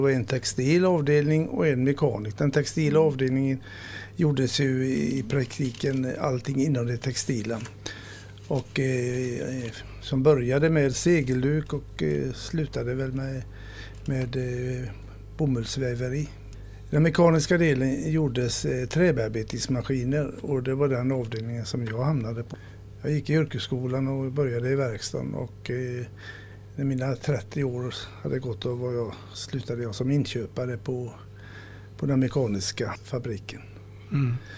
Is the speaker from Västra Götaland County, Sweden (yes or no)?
yes; Jonsered, Västra Götaland County, Sweden; Jag är ju född i Jonsered faktiskt, på Jonsereds BB som 1939